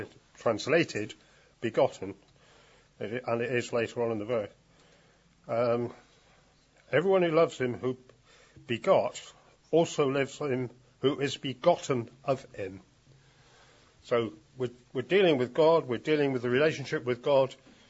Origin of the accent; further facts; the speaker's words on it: United Kingdom; It says, be courteous. But I'm British.